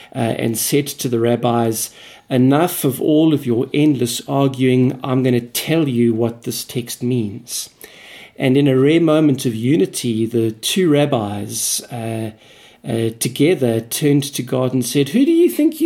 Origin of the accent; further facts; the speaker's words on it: Durban, KwaZulu-Natal, South Africa; I come from Durban in South Africa.